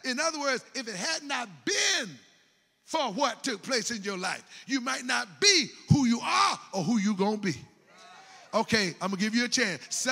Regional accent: Greensboro, North Carolina, United States; I grew up in Southside Greensboro, one of, at that time, kind of a troubled, challenging area.

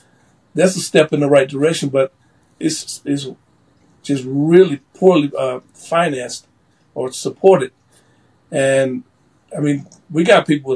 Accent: Jackson, Mississippi, United States; I'm from Jackson, Mississippi, and I guarantee you that is one of the most dangerous cities in this country.

